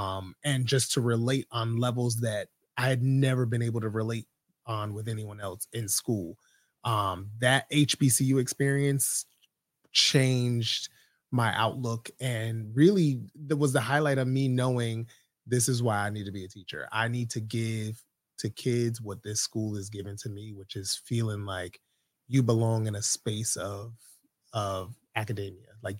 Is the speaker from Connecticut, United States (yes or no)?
yes; Hamden, Connecticut, United States; also born or lived in New Haven; So I was born in New Haven. So I lived in the Hill briefly, maybe till like first, second grade. And then we moved to Hamden, and I spent most of my, all of my, you know, K-12 years in Hamden schools.